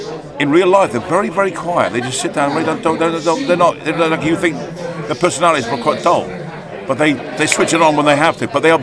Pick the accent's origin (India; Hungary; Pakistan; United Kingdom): United Kingdom; Lincoln, East Midlands; born there; I was born in Lincoln in 1962